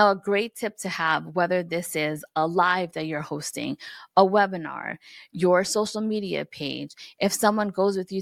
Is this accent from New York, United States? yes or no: yes; New York, United States; And I say this with love, but I'm from New York, so brace for impact.